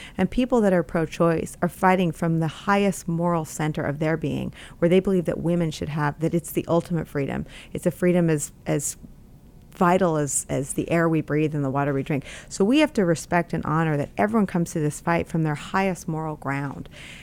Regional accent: San Francisco, California, United States; I grew up in San Francisco.

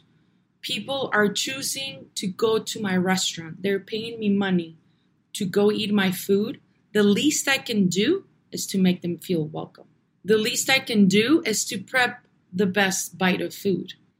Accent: Navojoa, Sonora, Mexico; born or raised there; now in Tucson, United States

